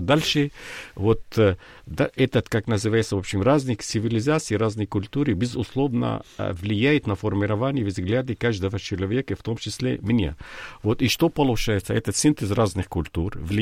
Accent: Lebanon; born there; Russian is a second language; я родился в Ливане, и Ливан — это страна перекрёстка цивилизации, разные культуры, разные конфессии

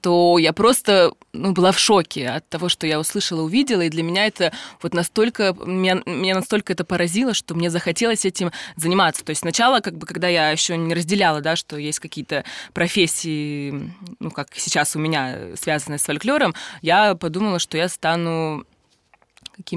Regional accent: Omsk, Omsk Oblast, Russia; now in Moscow, Russia; то есть я сама из Омска, сама сибирячка, закончила там училище, институт и переехала

